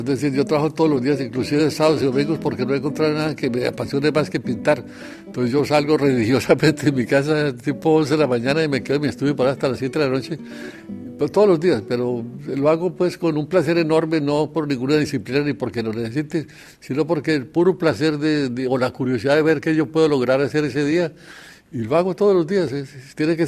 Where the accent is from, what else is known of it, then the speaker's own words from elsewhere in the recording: Colombia; Yo soy colombiano, es normal que lo que uno conoció de niño y de adolescente, pues, siempre queda en la imaginación.